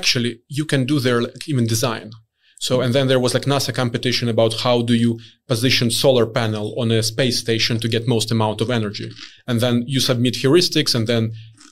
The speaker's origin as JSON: {"language": "English", "country": "Belarus", "moved": "as an adult", "lives_now": "Sweden", "said": "I'm originally from Belarus. So, and after I finished university, I wanted to live somewhere else. And luckily for me, Spotify invited me to live in Sweden and to work at Spotify."}